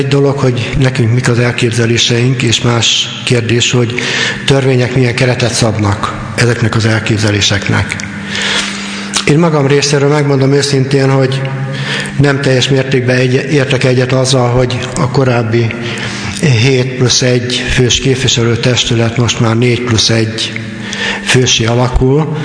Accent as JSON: {"language": "Hungarian", "town": "Kardoskút", "region": "Békés", "country": "Hungary", "tie": "born or raised there", "said": "Benszülött vagyok, itt születtem Kardoskuton, nem most már, 52-ben, tehát ebből kiderülhet, hogy az idősebb korosztályt képviselem."}